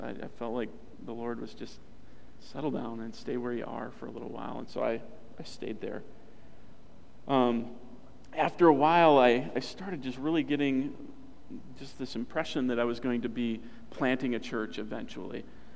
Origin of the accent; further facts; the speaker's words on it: Detroit, Michigan, United States; But I grew up in Detroit, and quiet and a lot of noise and all that stuff is actually really hard for me.